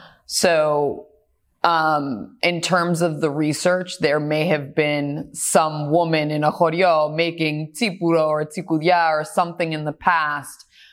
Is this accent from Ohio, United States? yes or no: no; Boston, Massachusetts, United States; Boston born and raised. My parents were from Tripoli and Megalopoli. Dad has passed. Grandparents, Kalamata and Sparti. So all Peloponnese.